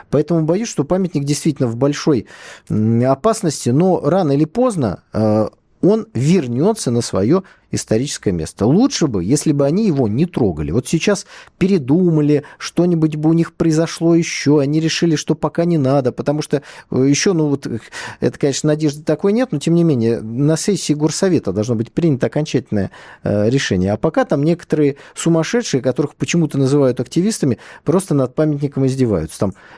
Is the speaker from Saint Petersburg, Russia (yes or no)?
yes; Saint Petersburg, Russia; я как выходец из Питера в данном случае промолчу